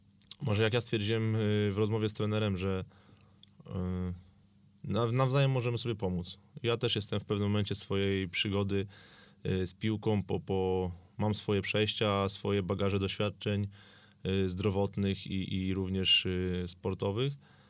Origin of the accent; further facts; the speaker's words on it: Kielce, Świętokrzyskie Voivodeship, Poland; dosyć podobne do mojego rodzinnego miasta Kielc.